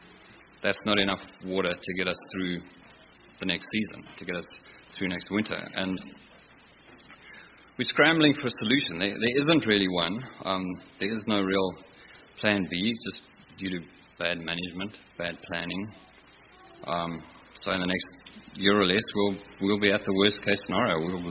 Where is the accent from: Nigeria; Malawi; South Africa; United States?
South Africa; Cape Town, Western Cape; now in Franschhoek, South Africa; we're from Cape Town, but we're actually in a little town about 90 kilometers out of Cape Town. It's called Franschhoek.